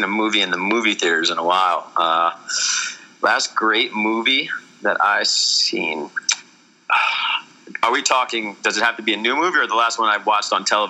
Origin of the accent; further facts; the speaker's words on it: New York, United States; I know it sounds weird because I'm from New York, but the Knicks are terrible